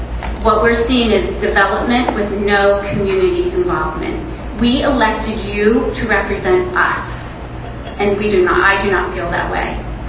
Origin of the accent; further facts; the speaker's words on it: Pennsylvania, United States; I know that this is true because I grew up on Lingle Avenue where homes were taken.